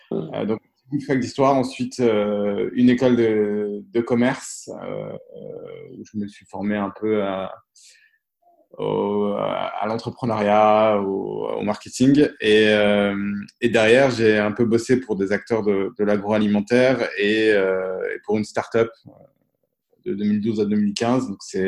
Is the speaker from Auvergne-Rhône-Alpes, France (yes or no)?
yes; Thiers, Auvergne-Rhône-Alpes, France; j'ai 32 ans. Alors moi, j'ai grandi en Auvergne, dans une ville qui s'appelle Thiers. Je suis d'origine marocaine